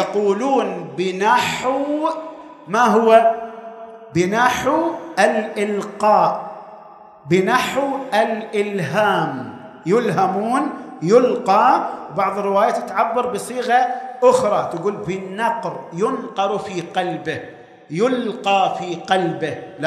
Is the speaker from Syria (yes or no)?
no; Qatif, Eastern Province, Saudi Arabia; يوجد عندنا في القطيف في غيره في العراق في البحرين توجد منابر محترم